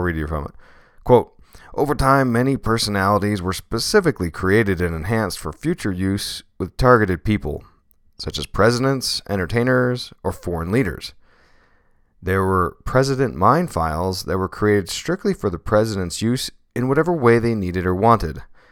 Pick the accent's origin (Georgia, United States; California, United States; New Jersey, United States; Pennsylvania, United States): Pennsylvania, United States; Allentown; He's from my hometown, Allentown, PA. Shout out, Allentown, PA.